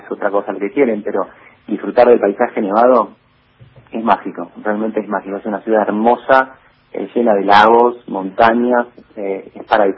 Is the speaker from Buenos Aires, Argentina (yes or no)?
yes; Buenos Aires, Argentina; moved away as an adult; now in Bariloche, Argentina; yo en la cooperativa entré en el 2005, cuando llegué a Bariloche, yo era de Buenos Aires, de capital. Me vine para acá, como muchos, porque queremos cambiar o no nos gustaba la forma de vida de la gran ciudad